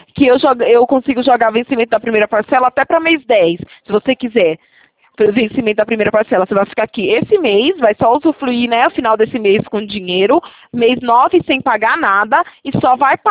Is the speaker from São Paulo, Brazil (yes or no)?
yes; Itatiba, São Paulo, Brazil